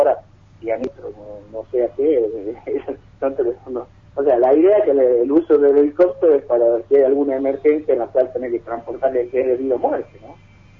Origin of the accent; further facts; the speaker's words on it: Tucumán, Argentina; Lo que necesite, soy tucumano, estamos acá